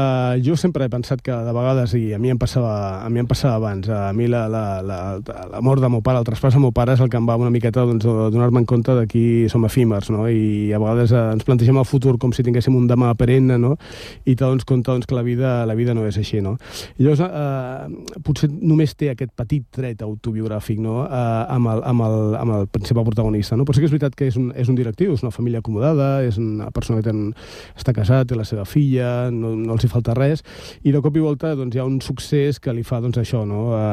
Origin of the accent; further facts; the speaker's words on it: Badalona, Catalonia, Spain; els que som de Badalona sempre ens han passat una mica això